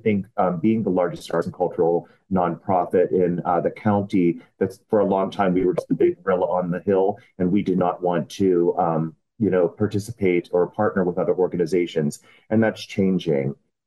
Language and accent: English; Pittsburgh, Pennsylvania, United States; also born or lived in New York City; I love Pittsburgh. It's always going to be my hometown. New York City, obviously, I loved.